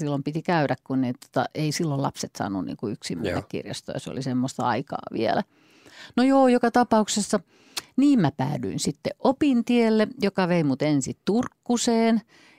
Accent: Vaasa, Ostrobothnia, Finland; Mä oon Vaasasta kotoisin, eli niin mä oon näitä kustfolket, eli merenranta-ihmisiä rannikon kanssa. Sen ajan Vaasa, mihin mä synnyin, oli tavattoman kaksikielinen. Siellä oli ruotsin kieli ja suomen kieli.

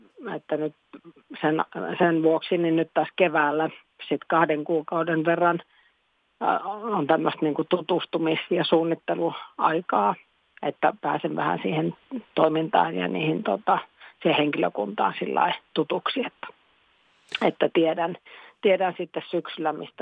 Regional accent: Tampere, Pirkanmaa, Finland; Tampere on mulle tosi tärkeä, se on mun kotikaupunki

